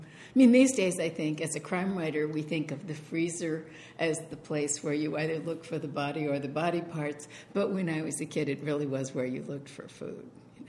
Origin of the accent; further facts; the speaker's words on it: Maine, United States; I was raised on a chicken farm in Maine.